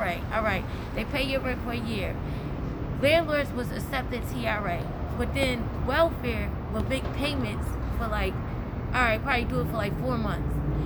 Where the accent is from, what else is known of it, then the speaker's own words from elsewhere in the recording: New Jersey, United States; also born or lived in Florida; I was living in Florida for like 2 years, and things didn't work out, and now I'm came Bridges, but I'm from North New Jersey.